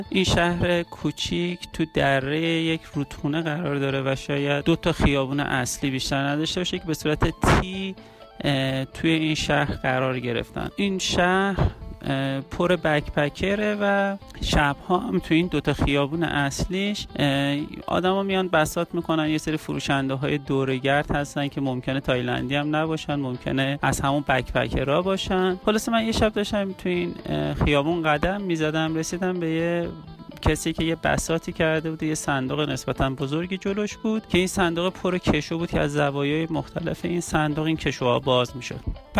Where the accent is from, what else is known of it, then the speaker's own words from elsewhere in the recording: Iran; گفتم که من اهل ایرانم.